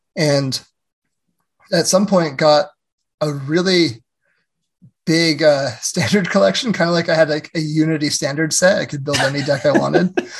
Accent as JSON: {"language": "English", "region": "California", "country": "United States", "tie": "born or raised there", "said": "because born and raised in California, I went to school in New York."}